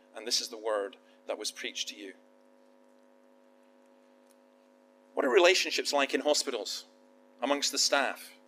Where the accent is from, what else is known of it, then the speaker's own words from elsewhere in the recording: Scotland, United Kingdom; I'm special because I'm Scottish. No, well, the last one's true